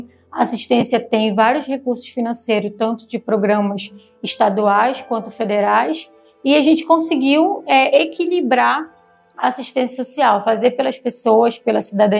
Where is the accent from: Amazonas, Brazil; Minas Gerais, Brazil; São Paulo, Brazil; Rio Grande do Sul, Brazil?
Amazonas, Brazil; Manaus; also born or lived in Santarém / Macapá; eu nasci em Santarém, porém passei pouco tempo aqui. Logo minha família foi para Manaus, moramos lá 11 anos e aí quando eu completei 11 anos meu pai decidiu ir embora para Macapá, onde nós moramos lá até meus 14 anos.